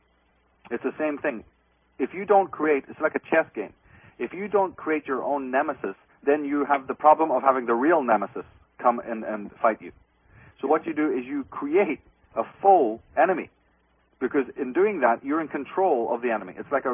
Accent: Ireland; because I'm Irish and I'm fully aware, unlike most Irish people, of who has desecrated that country in ages past.

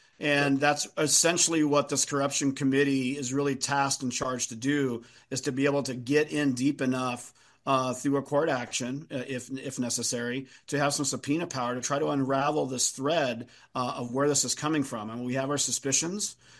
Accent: El Paso, Texas, United States; moved away as an adult; I've been in the state for 33 years. I came from El Paso originally to work at the Repertory Theater

